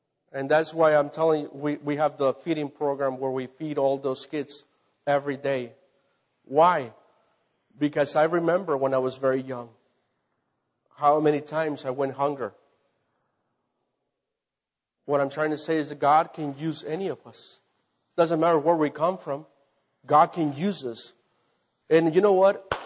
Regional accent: Mexico; I come from a village from Mexico. We were one of the poorest families that you can ever think.

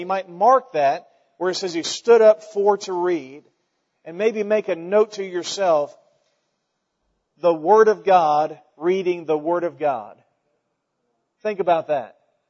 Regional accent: Weatherford, United States; when I go back to my hometown of Weatherford, which is what I claim because that's where I was a teenager and grew up

